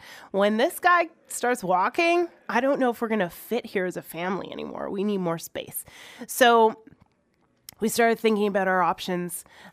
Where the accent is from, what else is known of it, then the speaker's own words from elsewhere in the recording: Ontario, Canada; I grew up in Ontario in the public school system. They did the bilingual anthem. Okay. And I also grew up in French immersion.